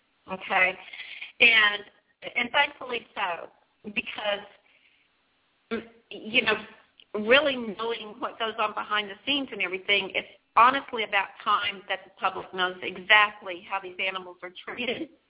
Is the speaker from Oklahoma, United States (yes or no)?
yes; Oklahoma, United States; because I was raised in Oklahoma, and another way of thinking back there